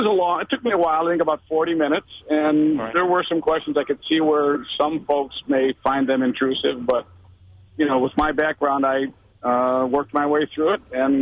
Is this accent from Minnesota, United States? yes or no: yes; St. Paul, Minnesota, United States; I'm actually from St. Paul, but I'm driving through Wisconsin on my way up there.